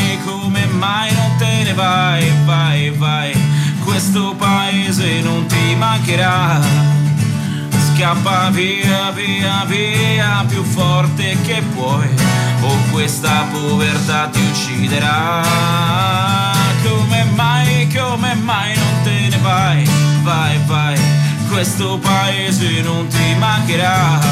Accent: Anguillara Sabazia, Lazio, Italy; Il testo parla di un avvenimento che è accaduto a settembre del 1904 proprio nel mio paese, Anguillara Sabazia.

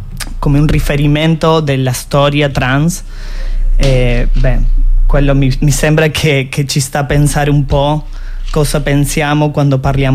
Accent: Argentina; Italian is a second language; sono dall'Argentina, scusate un po' il mio italiano se non si capisce troppo.

